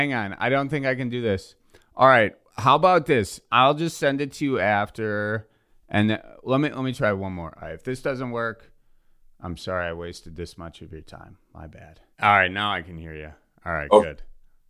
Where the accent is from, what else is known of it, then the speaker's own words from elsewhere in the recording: Wisconsin, United States; We're actually from Wisconsin. So mm-hmm. I gave him like a Wisconsin accent and everything.